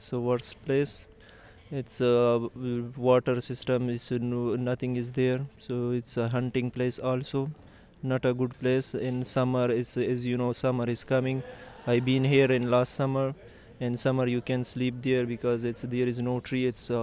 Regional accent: Afghanistan; English is a second language; I am from Afghanistan.

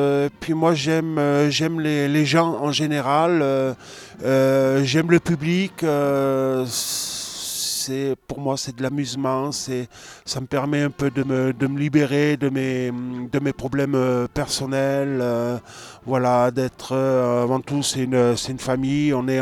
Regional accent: Nyons, Auvergne-Rhône-Alpes, France; also born or lived in Vaison-la-Romaine; j'habite à Nyons, j'ai toujours habité à Nyons, je suis né à Vaison et ça fait 44 ans que j'habite à Nyons.

